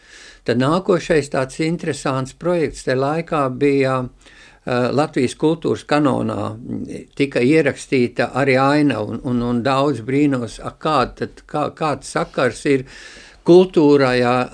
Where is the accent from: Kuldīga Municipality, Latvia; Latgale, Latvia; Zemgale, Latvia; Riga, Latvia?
Kuldīga Municipality, Latvia; Kuldīga; es nāku no Kurzemes, no Kuldīgas puses